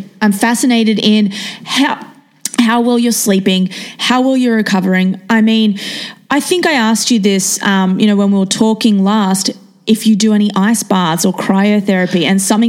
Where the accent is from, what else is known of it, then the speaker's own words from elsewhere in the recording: Australia; growing up in Australia and surfing myself, I always saw a relationship between runners and surfers.